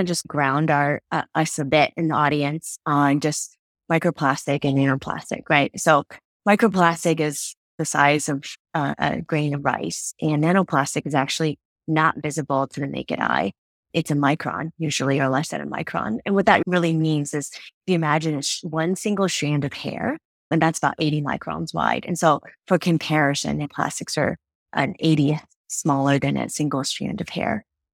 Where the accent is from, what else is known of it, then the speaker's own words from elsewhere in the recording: California, United States; now in Pennsylvania, United States; So I grew up in California and currently reside in Pennsylvania.